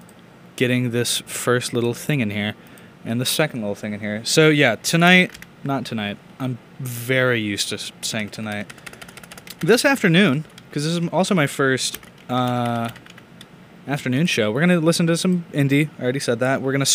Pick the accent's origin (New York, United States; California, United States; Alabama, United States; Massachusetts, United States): Alabama, United States; Okay, I grew up in Alabama, and I'm going to go back there in about a week.